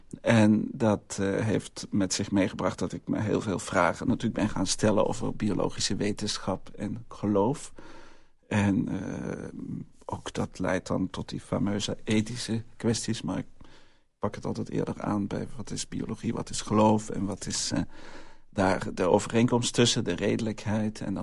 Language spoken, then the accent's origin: Dutch; Utrecht, Netherlands; now in Belgium; Ik ben dus inderdaad een Neder-Belg, heel mooi gezegd. Ik woon nu 11 jaar in België. Ik kom oorspronkelijk uit Utrecht, stad Utrecht. Ik ben gehuwd, 27 jaar